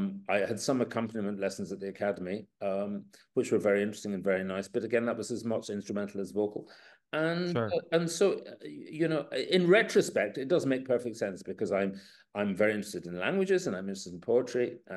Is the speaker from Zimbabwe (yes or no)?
no; Scotland, United Kingdom; I have an oboist friend from, I'm from Scotland, and our parents were friends together back in the war.